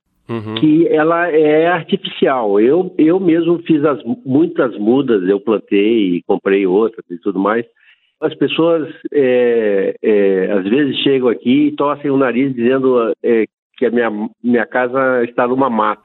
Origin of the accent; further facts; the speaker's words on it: Rio Grande do Sul, Brazil; é da minha terra.